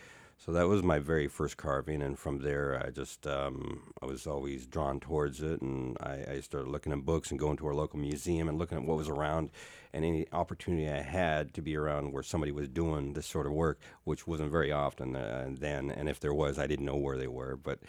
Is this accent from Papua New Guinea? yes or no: no; Alaska, United States; Okay, we're from Alaska, but not everybody in Alaska is an Eskimo. We have a lot of different tribes here in the Southeast Alaska, the Tlingit people, which we are.